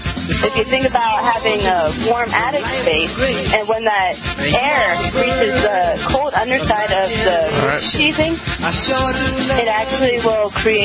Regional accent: North Carolina, United States; You know, I'm actually from North Carolina

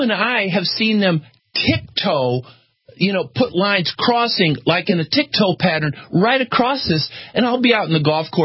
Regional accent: Austin, Texas, United States; when I say I'm from Austin, Texas, they say, do you know Alex Jones?

